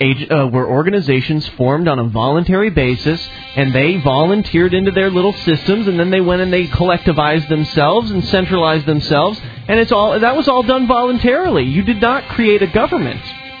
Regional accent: United States; born there; I was born in the United States

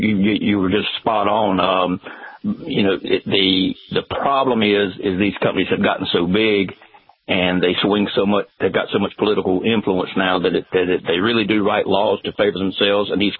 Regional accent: the South, United States; Well, we're from the South. We say RAFI.

